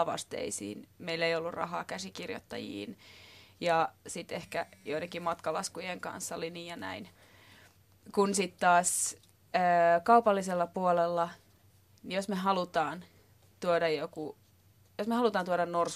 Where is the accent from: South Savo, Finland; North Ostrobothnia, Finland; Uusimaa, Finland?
Uusimaa, Finland; Järvenpää; Sitten mä olin ihan liekeis, koska mä oon Järvenpäästä.